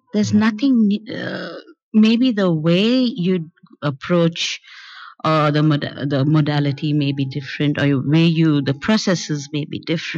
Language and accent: English; India; moved away as an adult; now in Australia; You know, I grew up in India. I came 15 years ago. I was really struggling for time here in Australia.